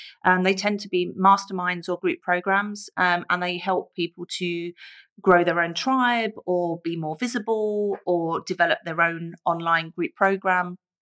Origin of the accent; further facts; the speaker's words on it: London, United Kingdom; You know, I grew up in the East End, and then my life has led me all over the places.